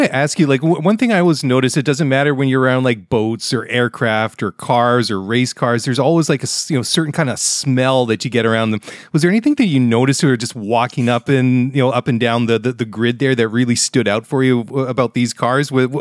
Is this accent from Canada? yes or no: yes; Vancouver, British Columbia, Canada; qualifying looked like my hometown of Vancouver. It looked wet, miserable, cold, like it's been all spring long here.